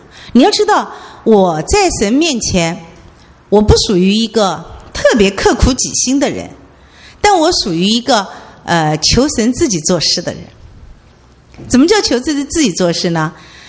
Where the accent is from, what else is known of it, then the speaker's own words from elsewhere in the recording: Shanghai, China; 我不知道中国人是这个特性，我们上海人更是这个特性。